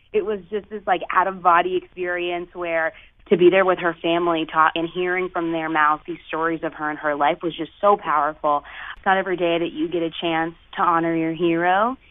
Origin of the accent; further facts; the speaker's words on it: Granbury, Texas, United States; Like, I grew up in Granbury, which is predominantly white.